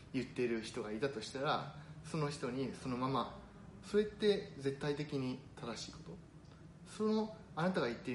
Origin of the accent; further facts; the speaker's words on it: Kyoto, Japan; 私自身は京都で育ったんですけれども